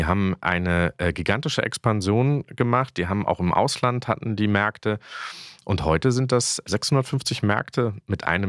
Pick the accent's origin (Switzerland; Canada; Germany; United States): Germany; Düsseldorf, North Rhine-Westphalia; Ist ja in meiner Heimat ja gang und gäbe.